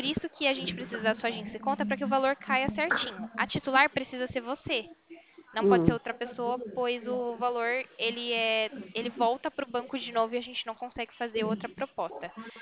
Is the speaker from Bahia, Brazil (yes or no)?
no; Americana, São Paulo, Brazil; Não, não somos de Ilhabela. Eu sou aqui de Americana.